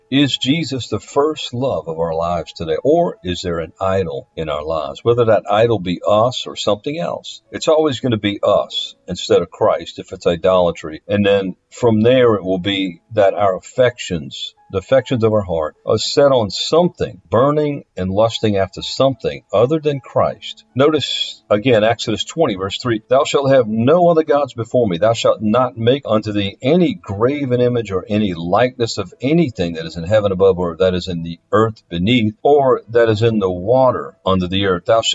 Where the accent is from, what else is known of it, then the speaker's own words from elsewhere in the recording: Louisiana, United States; two particular quarterbacks happen to come from or play in my home state, Louisiana.